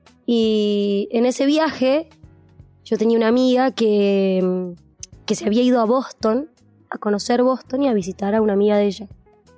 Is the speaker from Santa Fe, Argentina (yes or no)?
no; Ramos Mejía, Buenos Aires Province, Argentina; also born or lived in Del Viso; Yo fui a 2 colegios. Hasta los 14 años fui al Ward en Ramos Mejía.